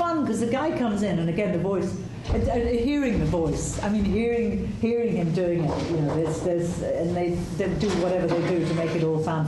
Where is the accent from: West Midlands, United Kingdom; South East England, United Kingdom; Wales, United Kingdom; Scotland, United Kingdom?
West Midlands, United Kingdom; Stratford-upon-Avon; I come from Stratford-on-Avon